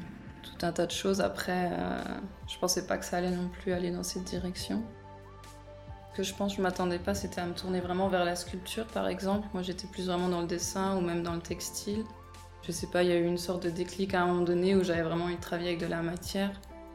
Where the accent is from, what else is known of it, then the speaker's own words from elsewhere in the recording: France; also born or lived in Netherlands / Germany / Côte d'Ivoire; Je suis née aux Pays-Bas. J'ai grandi en France. J'ai commencé mes études en France. J'ai continué en Allemagne, en Côte d'Ivoire.